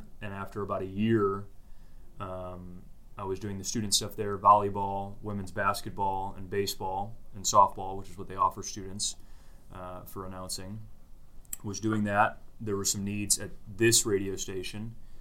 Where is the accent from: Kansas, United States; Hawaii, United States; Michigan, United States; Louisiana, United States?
Michigan, United States; Clinton Township; I'm from Metro Detroit area, Clinton Township, St. Clair Shores area, and went to Lancers High School.